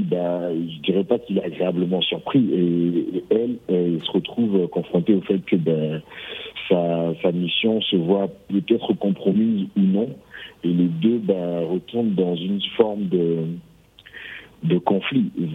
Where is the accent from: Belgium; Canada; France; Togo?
Togo; En Afrique, chez nous, au Togo, avec les moyens qu'on